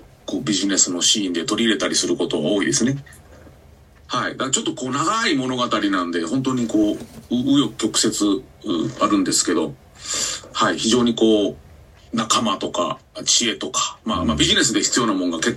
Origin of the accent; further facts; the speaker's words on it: Sendai, Miyagi, Japan; まず仙台出身なので。